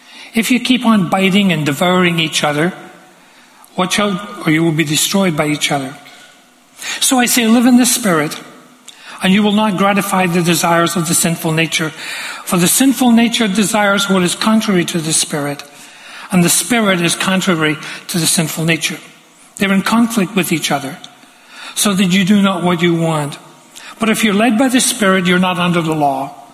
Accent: Glasgow, Scotland, United Kingdom; When I was around 5, growing up in Glasgow, I suffered the normal range of children's diseases.

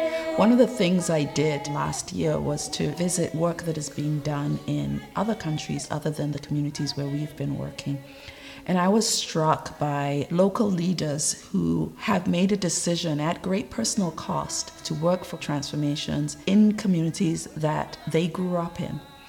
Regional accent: Sierra Leone; also born or lived in Edmonton, California, United States; now in Canada; I was born in Edmonton, Alberta, and my father had been an international student there, and I did my whole high school education in Sierra Leone. And then I returned to Canada for university, and I've spent my whole adult life here.

